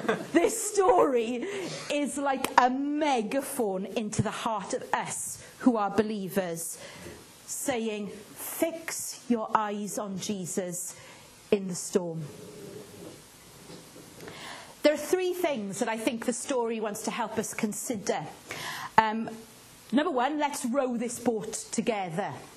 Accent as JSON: {"language": "English", "region": "Wales", "country": "United Kingdom", "said": "Boys, disciples, I'm Welsh."}